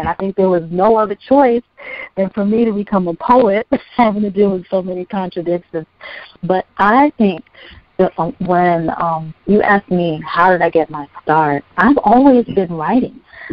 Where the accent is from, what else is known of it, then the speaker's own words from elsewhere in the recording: New York, United States; born there; also born or lived in Puerto Rico; I was born in New York, and I lived all up and down the East Coast states and in Puerto Rico. My background is racially unmixed, and ethnically I'm Puerto Rican.